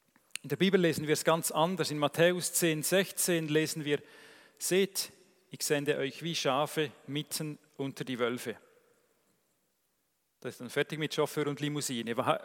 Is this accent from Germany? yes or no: no; Switzerland; Ist nicht ganz wie bei uns in der Schweiz da an diesen Orten.